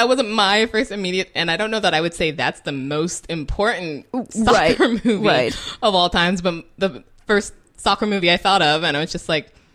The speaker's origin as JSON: {"language": "English", "country": "United States", "said": "And we're American and we like to be different"}